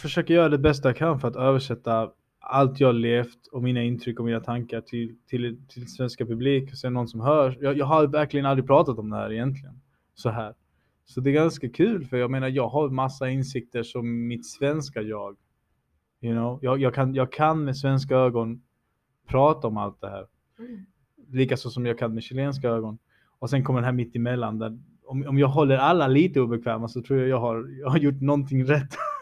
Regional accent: Malmö, Skåne, Sweden; Jag är uppväxt i Malmö, you know.

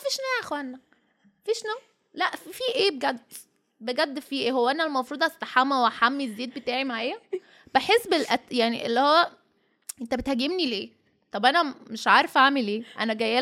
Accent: Sudan; accent: Sudanese; ما عاوزه اتكلم مصري ولا اي شيء يا زول، بتكلم سوداني ساي

